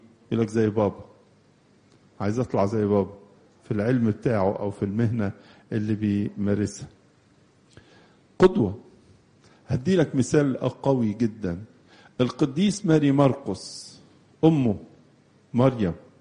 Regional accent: Egypt; وجعلته يبقى كاروس بلادنا مصر

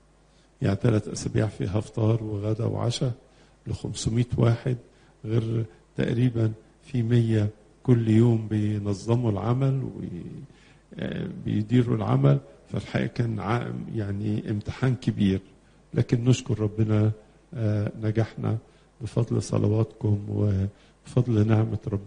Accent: Egypt; مثلا من الحاجات الغريبة انهم فجأوا ان احنا عندنا في مصر 5 مليون سوداني

